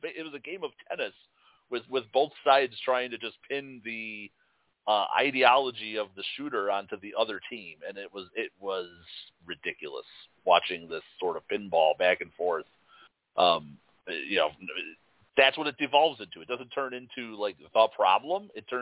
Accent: Chicago, Illinois, United States; no. We're from Chicago.

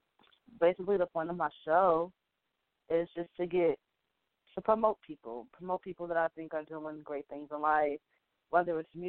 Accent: New York, United States; And she knew I was from New York.

